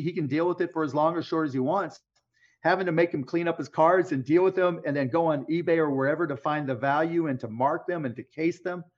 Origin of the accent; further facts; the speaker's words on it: Pittsburgh, Pennsylvania, United States; And it's my favorite because I grew up in Pittsburgh, one, and went to some Condors game when I was a kid.